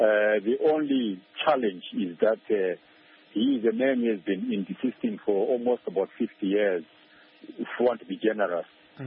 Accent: Harare, Zimbabwe; I am from Harare and Zimbabwe

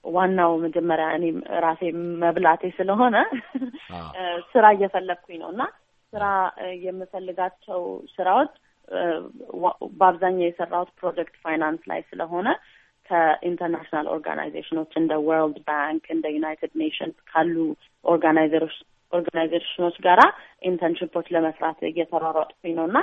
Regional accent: Addis Ababa, Ethiopia; moved away as an adult; now in United States; ከኦሪጂናሊ ከአዲስ አበባ ነው የመጣሁት። አሜሪካ ስኖር 4 ዓመት ሆነኛል።

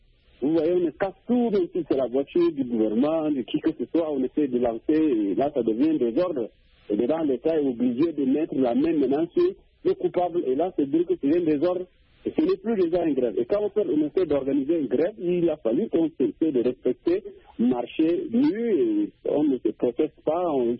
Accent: Chad; taper parfois chez nous au Tchad, les gens sortent avec des marmites

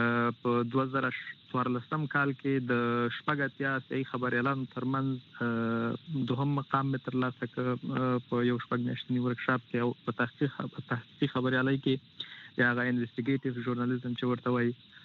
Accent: Nangarhar, Afghanistan; موږ د ننګرهار ولایت یو

